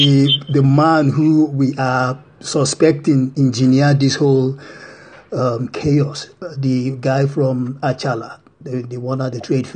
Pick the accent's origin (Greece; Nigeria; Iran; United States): Nigeria; I'm from Nigeria, so I think I have a sense of what has happened.